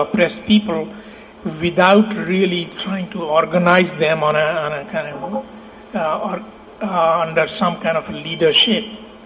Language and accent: English; Bihar, India; Well, I'm from Bihar in India.